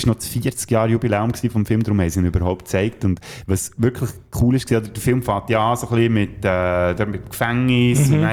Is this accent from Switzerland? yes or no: yes; Basel, Basel-Stadt, Switzerland; Ja, weißt du, bei uns in Basel sagt man ja einem kleinen Kind ein Buschi.